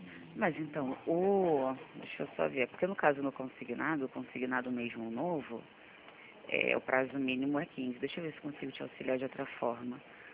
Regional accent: Rio de Janeiro, Brazil; Eu sou do Rio.

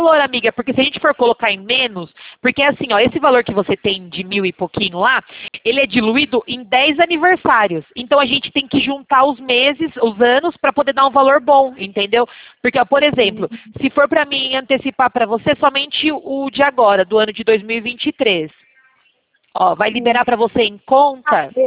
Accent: Sorocaba, São Paulo, Brazil; eu sou daqui da cidade de Sorocaba.

